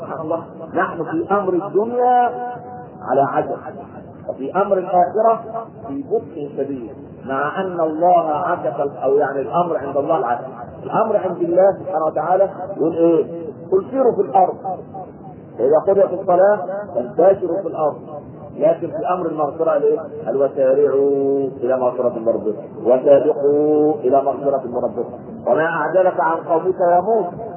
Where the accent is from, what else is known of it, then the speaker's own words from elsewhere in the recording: Egypt; تعال طور كده علينا كمصريين